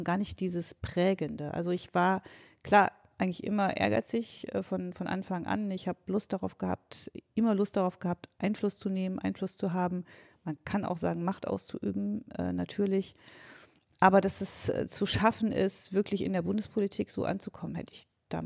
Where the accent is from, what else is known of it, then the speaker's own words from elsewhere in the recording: Gotha, Thuringia, Germany; ich bin nicht auf dem Dorf aufgewachsen, sondern in einer Stadt. Das mag von Köln oder Berlin aussehen wie ein Dorf, es ist aber Gotha, hatte damals 60.000 Einwohner